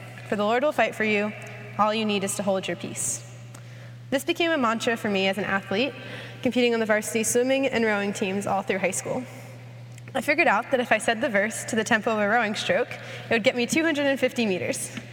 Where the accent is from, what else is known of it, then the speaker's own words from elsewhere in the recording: University Park, Maryland, United States; As some know, I do not live in this area. I am from University Park, Maryland, about 20 minutes away on a good traffic day.